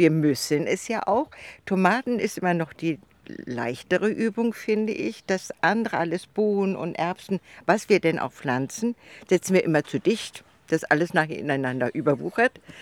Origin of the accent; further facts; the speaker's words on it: Northern Germany, Germany; now in Berlin, Germany; ich bin auch Rentnerin, bin 77 Jahre alt, komme aus Norddeutschland, also ich bin keine Berlinerin